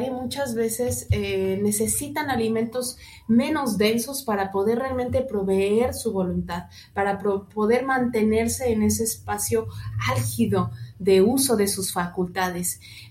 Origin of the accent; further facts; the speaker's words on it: Mexico; porque como mexicanos tenemos una gama increíble de lechugas, ¿no?